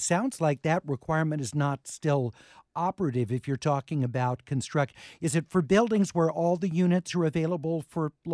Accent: Inglewood, California, United States; When I was a kid growing up in Inglewood, we had within two blocks of our apartment building four little mini.

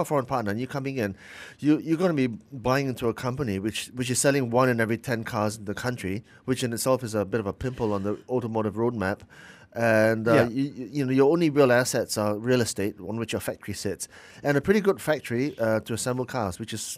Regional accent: Penang, Malaysia; I come from Penang, and we both come from Penang

